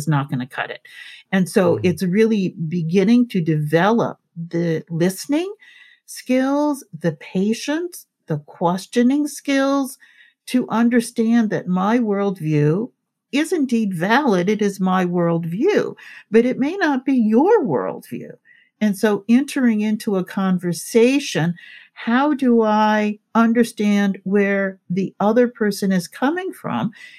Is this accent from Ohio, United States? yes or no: yes; Cleveland, Ohio, United States; I myself, as a Black woman growing up in Cleveland, Ohio, would never have come to those kinds of conclusions without their input